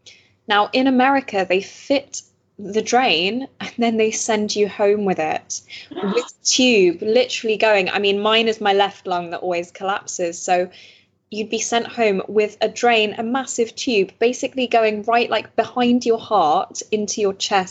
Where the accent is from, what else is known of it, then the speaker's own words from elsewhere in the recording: Belgium; We speak French. Half of us speak French.